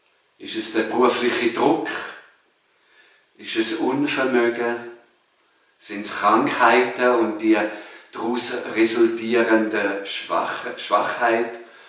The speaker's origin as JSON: {"language": "German", "country": "Switzerland", "said": "bei uns in der Schweiz, ja, das gute Leben, das viele von uns haben, ist ja eher die Ausnahme."}